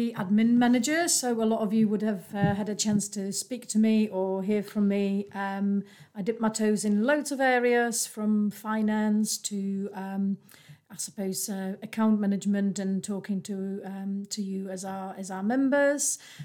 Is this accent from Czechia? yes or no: yes; Czechia; first language Czech; English is a second language; So I'm native Czech, so Czech is my mother tongue. That said, my mother was actually Slovak, so I've been exposed to Slovak from a very early age.